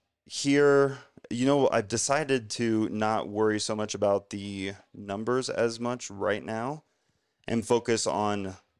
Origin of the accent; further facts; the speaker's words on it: Salina, Ohio, United States; my hometown of 10,000 people, Salina, Ohio, CrossFit Crave, shout out, you know, and they're still killing it in like this farm town.